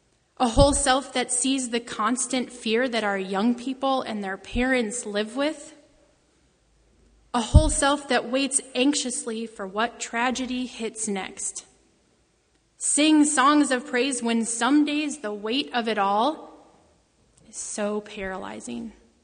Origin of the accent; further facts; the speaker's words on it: Lakewood, Colorado, United States; You see, I grew up in Lakewood, Colorado, a mere 10 miles from Columbine High School.